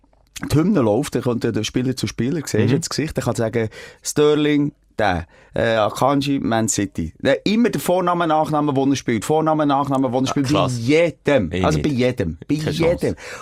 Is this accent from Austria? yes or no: no; Switzerland; als Schweizer Nazi-Fans